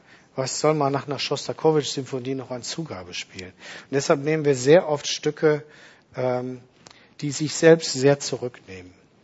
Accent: Düsseldorf, North Rhine-Westphalia, Germany; Ich bin groß geworden in Düsseldorf.

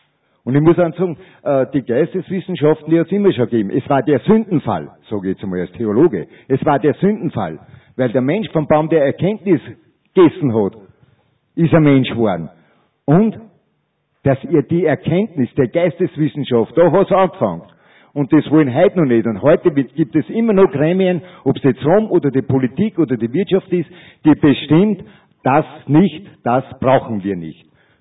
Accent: Upper Austria, Austria

